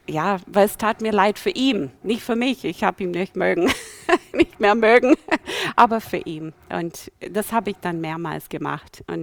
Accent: Brazil; German is a second language; also born or lived in United States; Ich bin Amerikanerin. Ja, da bin ich halt in Brasilien aufgewachsen. Wir waren 5 Kinder und wir sind immer jede 4 Jahre nach USA wieder gegangen, für ein Jahr.

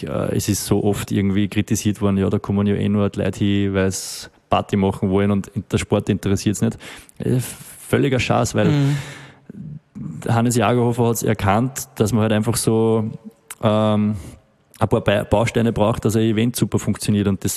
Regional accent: Steyr, Upper Austria, Austria; Ich komme halt momentan 5-mal vielleicht im Jahr nach Steyr. Also ich bin aus Steyr

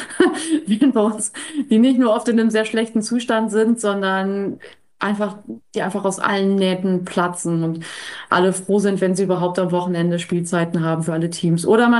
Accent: North Rhine-Westphalia, Germany; born there; ich komme ja gebürtig aus Westfalen.

